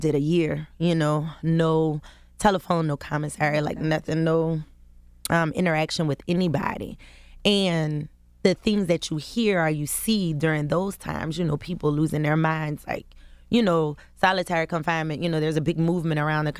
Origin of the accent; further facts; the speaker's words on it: the South, United States; And then if you also think about it, like, we're from the South.